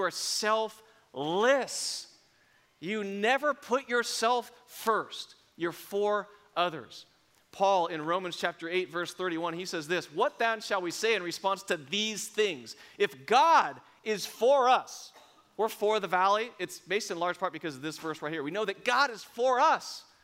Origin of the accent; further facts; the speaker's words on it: Martinez, California, United States; heading toward Monument Boulevard to where I grew up in Martinez